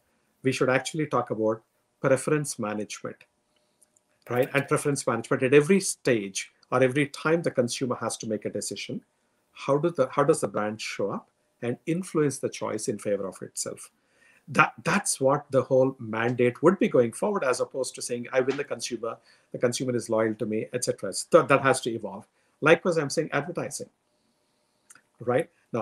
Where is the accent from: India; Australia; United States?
India; When I grew up in India, like in most of the British Commonwealth countries